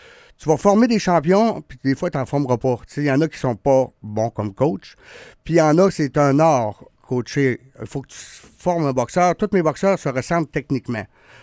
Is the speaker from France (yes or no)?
no; Quebec, Canada; Moi, je viens de la Côte-Nord.